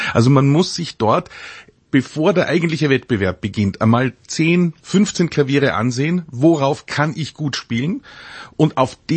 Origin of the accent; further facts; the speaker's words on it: Vienna, Austria; was ich als Wiener jetzt wieder sagen muss